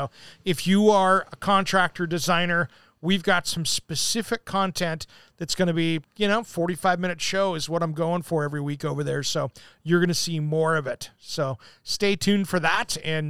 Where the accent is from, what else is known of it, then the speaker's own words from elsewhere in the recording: Washington, United States; like I grew up in Eastern Washington, for instance, or anywhere else in the country where you get big freezes.